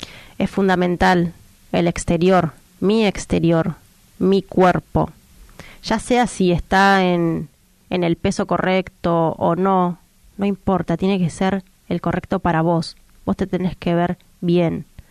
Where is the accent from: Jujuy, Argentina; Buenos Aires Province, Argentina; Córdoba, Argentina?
Buenos Aires Province, Argentina; Moreno; yo soy de Moreno, provincia de Buenos Aires, para los que conocen Argentina.